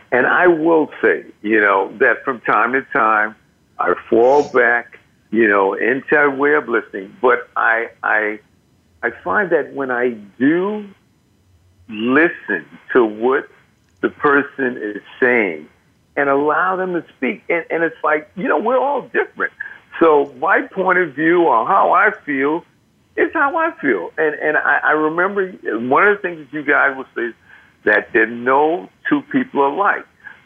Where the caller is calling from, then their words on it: New York City, New York, United States; I'm calling in from New York, New York.